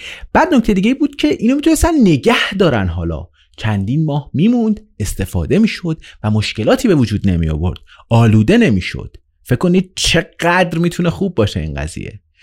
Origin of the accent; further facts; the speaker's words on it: Iran; born there; ولی حالا توی ایران به دنیا اومدم